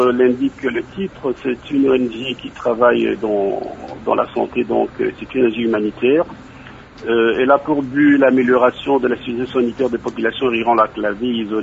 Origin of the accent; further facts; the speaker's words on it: Loubéfou, Republic of the Congo; Et de l'autre côté, je suis originaire de Loubéfou.